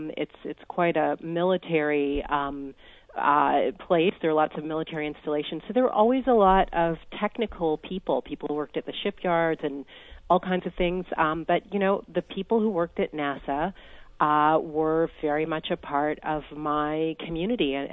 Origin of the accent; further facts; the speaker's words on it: Hampton, Virginia, United States; So I grew up in Hampton, Virginia. It's about 3 hours driving from Washington, D.C. on the Virginia coast.